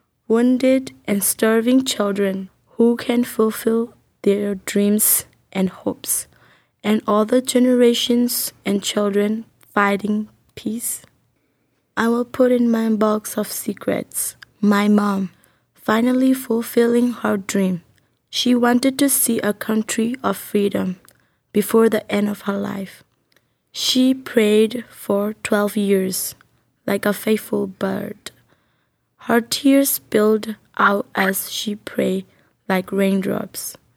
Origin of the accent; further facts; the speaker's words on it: Myanmar; I'm a refugee from Burma or Myanmar.